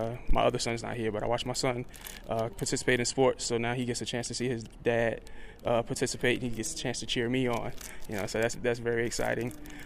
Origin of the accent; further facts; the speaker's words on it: Wilmington, Delaware, United States; I'm from Wilmington, Delaware, but I represent Team Philadelphia.